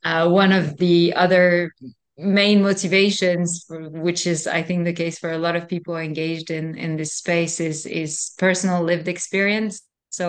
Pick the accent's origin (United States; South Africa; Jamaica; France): France; So, I was born and raised in France.